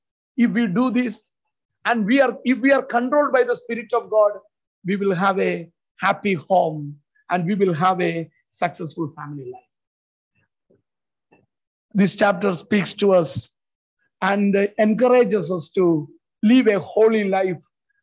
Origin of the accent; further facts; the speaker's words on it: Kerala, India; I am from Kerala in India.